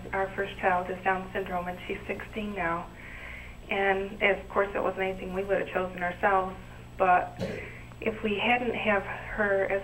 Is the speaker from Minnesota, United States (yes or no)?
no; New York, United States; Upstate New York. Oh, we love you so much here.